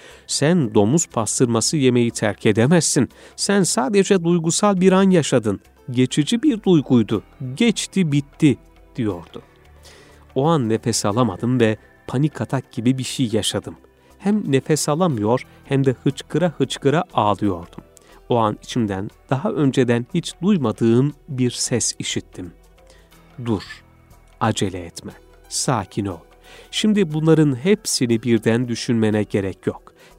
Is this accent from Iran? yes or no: yes; Qom, Qom Province, Iran; Seni Kum şehrine götürmek, kendi memleketimi gezdirmek isterim" dedim. İsfahan'dan geçip Kum'a gittik.